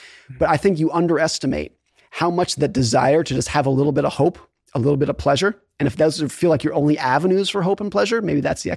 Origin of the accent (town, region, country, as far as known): Lake Tahoe, California, United States; born or raised there